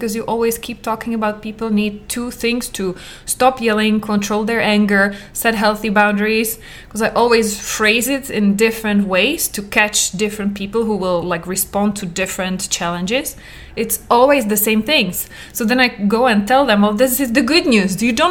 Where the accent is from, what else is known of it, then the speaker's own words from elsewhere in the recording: Czechia; English is a second language; I come from Czech Republic. It was even Czechoslovakia when I was little.